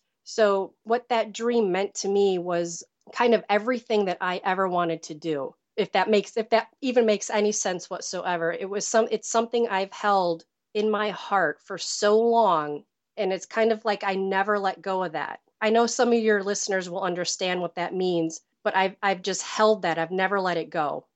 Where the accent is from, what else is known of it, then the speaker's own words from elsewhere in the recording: Midwest, United States; I was born and raised in the Midwest near Chicago